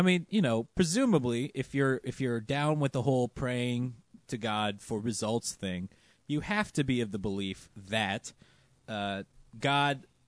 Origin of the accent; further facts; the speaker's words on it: Georgia, United States; Georgia. They put the fun in fundamental extremism. That's my home state, actually.